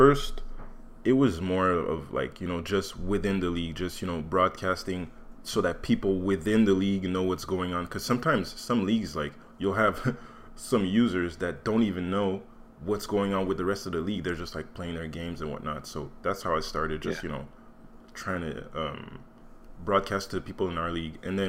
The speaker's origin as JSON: {"language": "English", "country": "Canada", "said": "I'm from Canada. I don't know if you noticed from my accent, like, I'm not American."}